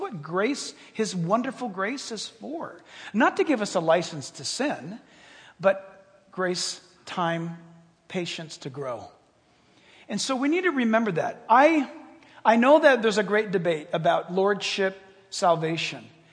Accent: United States; Again, we are so American.

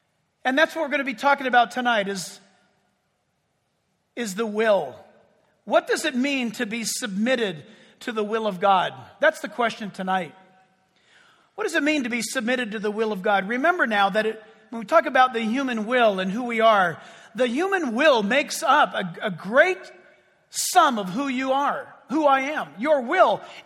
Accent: California, United States; I mean, you know, I'm speaking as a Californian.

